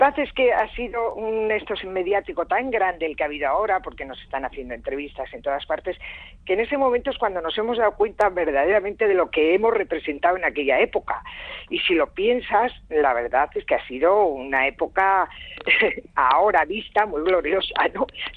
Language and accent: Spanish; Bilbao, Basque Country, Spain; Bueno, nosotros somos de Bilbao, de Las Arenas.